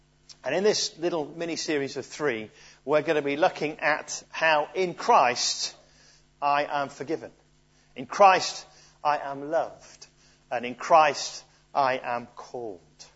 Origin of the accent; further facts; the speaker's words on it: Lancaster, North West England, United Kingdom; now in Bluntisham, United Kingdom; I am a resident of Bluntisham, perhaps where I was born. I am from Lancaster. In Lancashire, where God comes from.